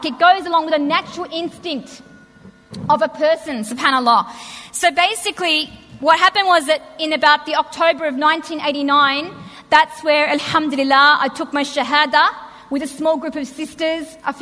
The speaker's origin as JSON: {"language": "English", "country": "Australia", "said": "a lot of Aussies feel when you become Muslim, it's like you've rejected being Australian. You know, you're not Australian anymore."}